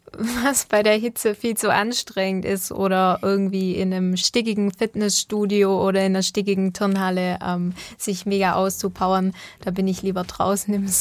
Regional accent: Baden-Württemberg, Germany; Ich komme aus dem Oberschwäbischen und wir haben den Heiligen Berg, den Bussen nennt sich der.

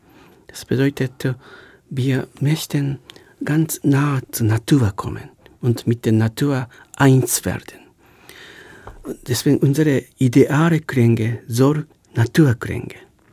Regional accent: Hiroshima, Japan; German is a second language; Jedes Mal sagte ich, ich komme aus Hiroshima, dann die Europäer erschrecken.

